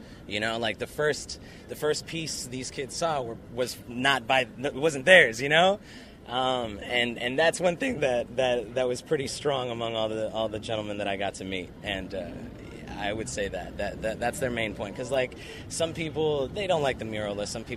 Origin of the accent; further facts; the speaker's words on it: Miami, Florida, United States; So growing up in Miami, I had a very close friend of mine who was into writing